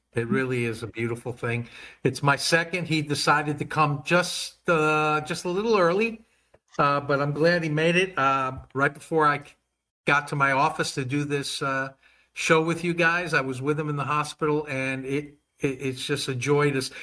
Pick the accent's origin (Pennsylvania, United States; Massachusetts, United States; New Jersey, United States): New Jersey, United States; I'm from New Jersey, so I grew up loving sports all my life.